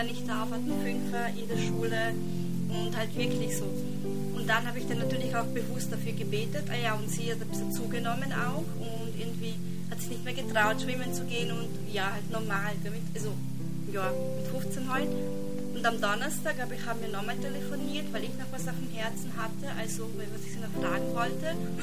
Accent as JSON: {"language": "German", "region": "Tyrol", "country": "Austria", "said": "weil ich komme aus Tirol"}